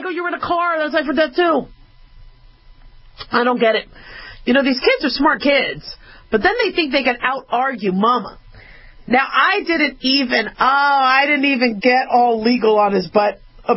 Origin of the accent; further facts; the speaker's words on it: Nevada, United States; You know, I come from Golden Knights territory, so, you know, watch yourself, Boston.